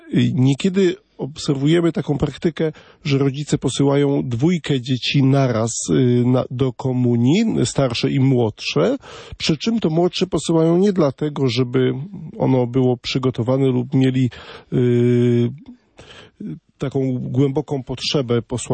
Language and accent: Polish; Silesian Voivodeship, Poland; Poza tym u nas na Śląsku jest jednak tak